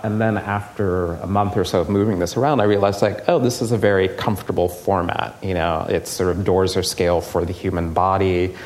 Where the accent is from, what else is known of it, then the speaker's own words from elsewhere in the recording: United States; except I'm an American.